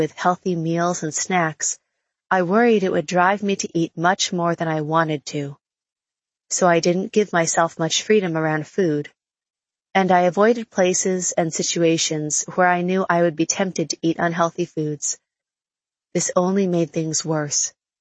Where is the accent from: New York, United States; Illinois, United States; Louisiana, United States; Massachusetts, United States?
Louisiana, United States; I'd been the best female cross-country runner in my hometown outside of New Orleans